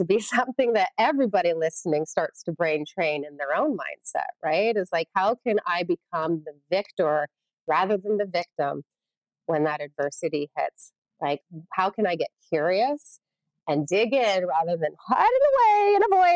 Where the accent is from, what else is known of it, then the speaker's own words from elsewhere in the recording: Toronto, Ontario, Canada; So as a little girl growing up in Toronto, my parents, they knew how to plant them seeds in my mindset.